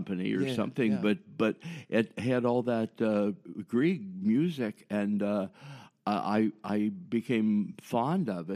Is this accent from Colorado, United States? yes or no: no; Cincinnati, Ohio, United States; I'm a boy from Cincinnati, Ohio.